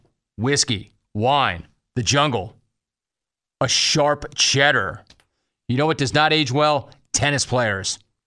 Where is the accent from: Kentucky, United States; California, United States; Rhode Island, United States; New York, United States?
California, United States; Los Angeles; as a kid growing up in Los Angeles, Bjorn Borg was one of my guys.